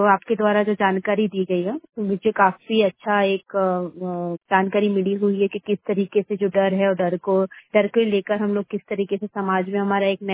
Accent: Chhindwara, Madhya Pradesh, India; और मैं छिंदवाड़ा जिले से हूँ

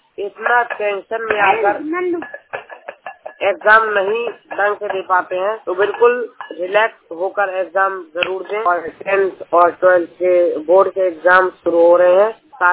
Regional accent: Agra, Uttar Pradesh, India; मैं आगरा से हूँ।

